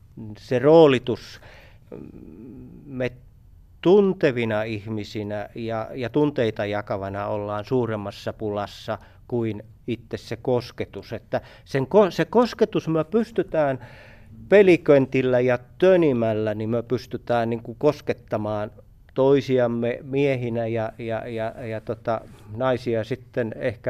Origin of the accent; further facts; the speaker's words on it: Kymenlaakso, Finland; mä oon Kymenlaaksosta kotoisin ja siis syntynyt 67 vuotta sitten.